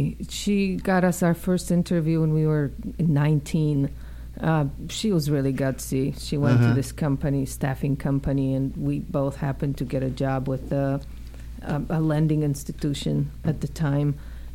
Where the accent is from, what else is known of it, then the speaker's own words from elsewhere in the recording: Lodz, Łódź Voivodeship, Poland; I was born in Lodz. City of Lodz in Poland.